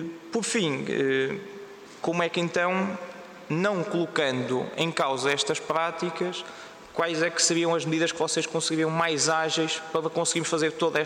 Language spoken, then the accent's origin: Portuguese; Guarda, Portugal; posso-lhe referir do distrito onde eu sou, da Guarda